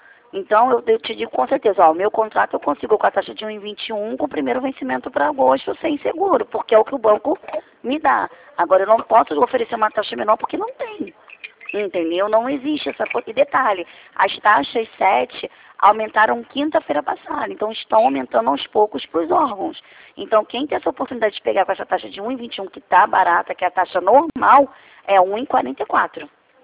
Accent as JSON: {"language": "Portuguese", "region": "Rio de Janeiro", "country": "Brazil", "said": "Eu sou do Rio."}